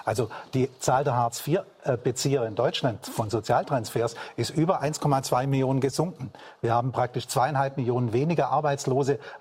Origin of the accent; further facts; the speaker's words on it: Switzerland; born there; Also, ich bin in der Schweiz geboren und kenne Schweizer Rentenmodell recht gut.